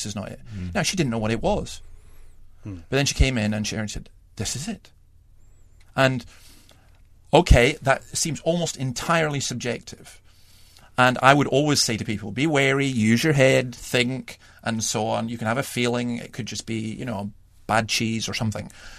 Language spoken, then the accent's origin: English; England, United Kingdom; I'm going to teach you as an Englishman, I'm going to teach you a good Scots phrase.